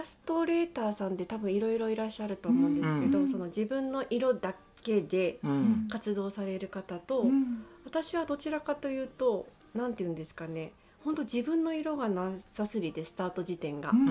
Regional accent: Saga, Japan; 地元佐賀なので、うんうん、全然同じじゃないですけど、うん、まあ、周り田んぼだし、

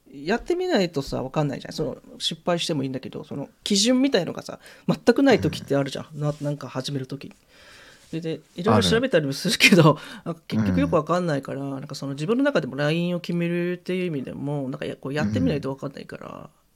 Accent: Hokkaido, Japan; moved away; 北海道から上京して まあ、それまではねそういう人とも会ったこともないし、その時31歳だったけど、

